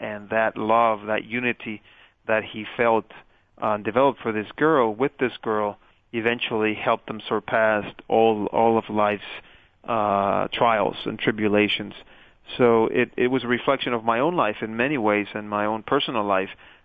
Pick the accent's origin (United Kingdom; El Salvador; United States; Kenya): El Salvador; I was a child growing up in El Salvador, my native country, as you described. And I grew up amidst the Civil War that spanned over 12 years.